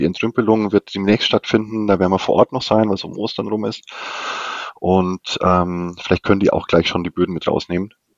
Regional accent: Bavaria, Germany; Also ich komme so aus der Ecke zwischen München und Nürnberg.

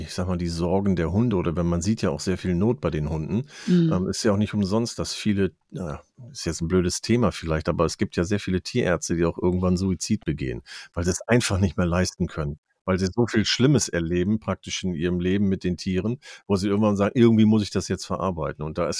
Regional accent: Lower Saxony, Germany; Ich bin aus Ostfriesland, wir haben das hier in Ostfriesland ja auch. Ja, die Küste ist ja auch bei uns hier und wir haben ja so viel schönes, plattes Land

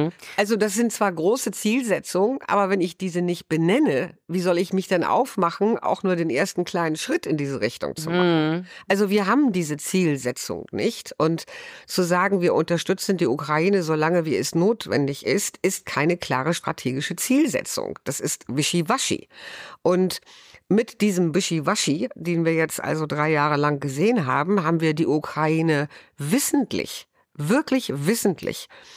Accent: Germany; Und das ist etwas, was wir als Deutsche wirklich nicht wahrhaben wollten.

